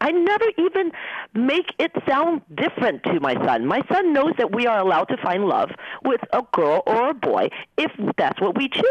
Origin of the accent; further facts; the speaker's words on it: United States; I'm Chinese American. He doesn't know the difference between me and a Caucasian and a black person and a Spanish person.